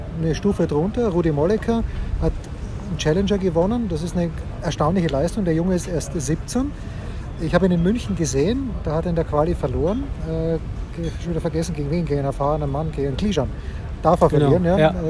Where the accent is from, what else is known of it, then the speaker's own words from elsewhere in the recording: Austria; ich darf das sagen, als Österreicher aller Zeiten